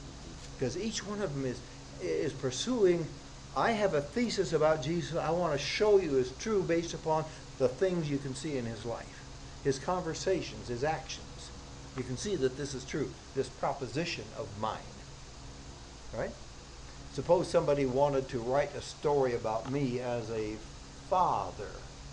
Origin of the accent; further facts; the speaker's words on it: United States; I'm American, I'm Scottish.